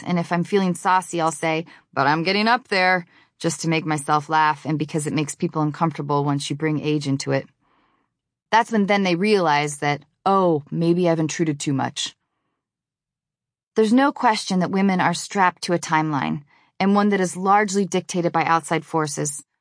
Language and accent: English; Seattle, Washington, United States; But the stoner dudes I grew up with in Seattle